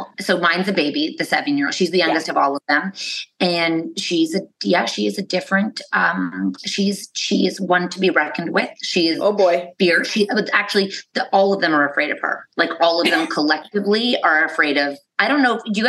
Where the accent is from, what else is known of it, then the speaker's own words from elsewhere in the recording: Canada; we're from Canada. Do you know what that means? Hockey what? Bags.